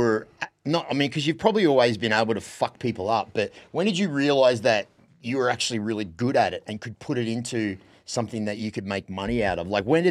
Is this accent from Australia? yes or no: yes; Australia; moved away; I'm from Australia, so even though I've been here for 22 years, I'm still not a citizen yet